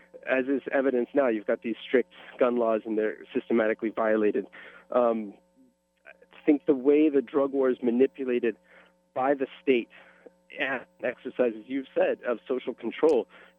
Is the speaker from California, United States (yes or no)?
no; Texas, United States; Personally, I grew up in Texas in the countryside, and I grew up around guns and was taught gun safety by my father.